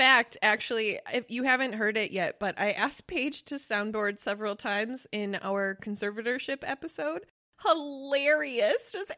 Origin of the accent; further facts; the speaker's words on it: Wisconsin, United States; I mean, we're from Wisconsin.